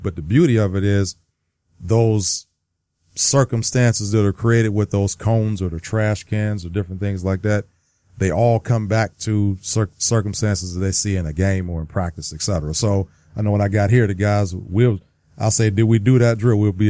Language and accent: English; Youngstown, Ohio, United States; Now, I grew up in Youngstown, Ohio, so yeah. You could be Pittsburgh or you could be Cleveland, and I was neither.